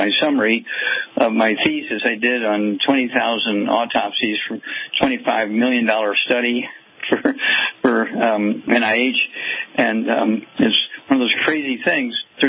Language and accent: English; Welsham, Missouri, United States; I was raised in Missouri in a place called Welsham, Missouri, a little farm outside this little town, Welsham, Missouri, outside of St. Louis.